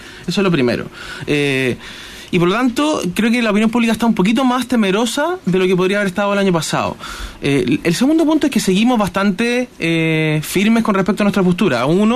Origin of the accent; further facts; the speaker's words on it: Chile; Lo que sí estamos dispuestos como chilenos es avanzar en un proceso de negociación